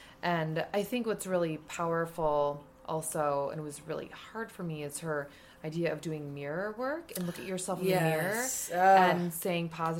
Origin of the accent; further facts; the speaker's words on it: Minnesota, United States; and I'm from Minnesota.